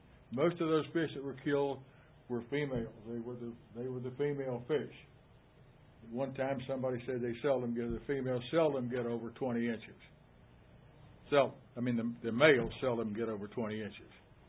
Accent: Deltaville, Virginia, United States; from Deltaville, and I'm 86 years old.

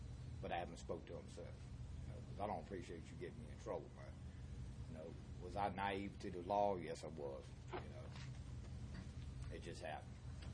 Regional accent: Hampton, Virginia, United States; Yeah. I'm from Hampton.

